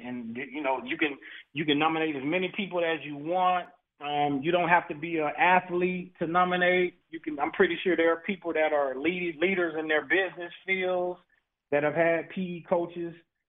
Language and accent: English; Texas, United States; it's very definitely very special to me being from Texas, growing up in Texas.